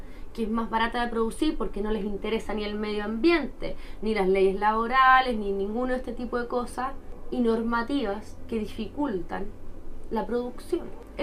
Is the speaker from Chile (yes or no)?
yes; Chile; Encuentran que somos simpáticos los chilenos